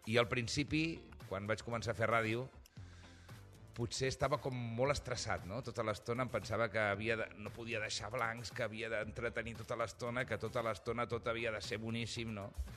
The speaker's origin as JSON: {"language": "Catalan", "town": "Vic", "region": "Catalonia", "country": "Spain", "tie": "born there", "said": "jo sóc d'Osona, ho saps, això. Jo vaig néixer a Vic. Per tant, ho sé tot de Vic."}